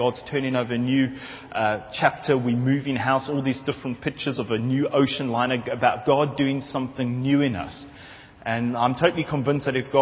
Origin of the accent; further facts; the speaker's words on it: South Africa; And being a South African, I try to look kind of just cool with that.